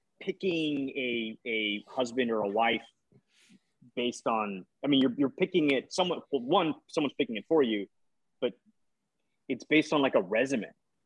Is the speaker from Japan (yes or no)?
no; India; I wasn't born in America. I grew up mainly outside of America. I'm South Asian Indian.